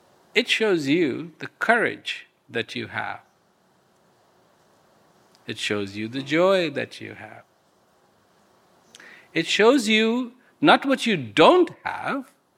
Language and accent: English; India; born there; I was born in India.